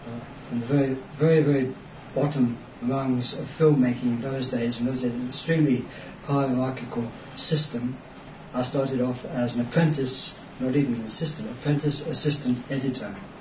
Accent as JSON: {"language": "English", "region": "London", "country": "United Kingdom", "tie": "born or raised there", "accent": "Cockney", "said": "I was born in East End of London, in Bethnal Green, so I'm a Cockney by birth. And I grew up in England, spent the Second World War partly in London. Family moved out of London because of the Blitz into the suburbs, essentially."}